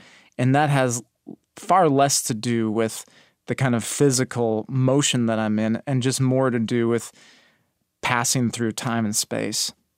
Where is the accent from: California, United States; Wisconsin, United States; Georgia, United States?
Wisconsin, United States; Milwaukee; I'm 38 years old, and I'm from Milwaukee, Wisconsin.